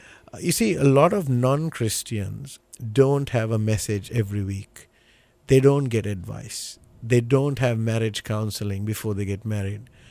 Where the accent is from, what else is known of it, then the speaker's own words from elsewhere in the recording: Sri Lanka; Okay, you know, Sri Lanka is an island. It's on the southern tip of India.